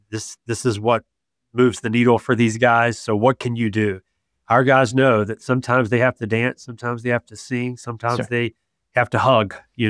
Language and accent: English; Georgia, United States; So I am from Southern Georgia, and that may not resonate with you, but people from Southern Georgia are the most conservative people that you'll ever meet.